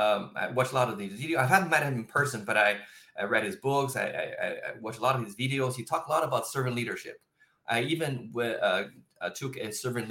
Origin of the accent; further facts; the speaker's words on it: China; moved away; also born or lived in Japan; I didn't know God when I was doing, you know, like describing, you know, the chapters when I grew up in China. I didn't know God. I grew up in a communist country. I came to Japan